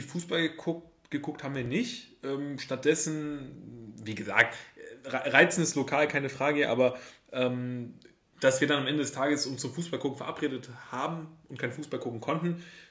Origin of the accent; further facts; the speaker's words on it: Cologne, North Rhine-Westphalia, Germany; Ich als Kölner war dann aber doch echt froh.